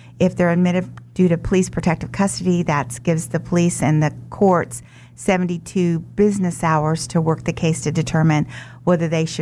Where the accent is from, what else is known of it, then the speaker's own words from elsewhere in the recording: Wichita, Kansas, United States; also born or lived in Omaha; I was born in Omaha, Nebraska, but raised here in Wichita.